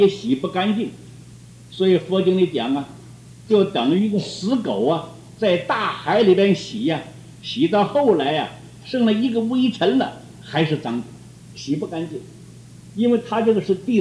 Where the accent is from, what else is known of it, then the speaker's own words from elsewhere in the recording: Taiwan; 说我们台湾人讲说八度药